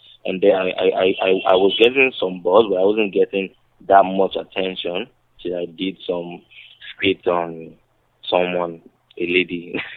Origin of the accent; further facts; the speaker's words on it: Lagos, Nigeria; I grew up in Lagos. I was born in Lagos, Nigeria, which is in Africa for people that don't know.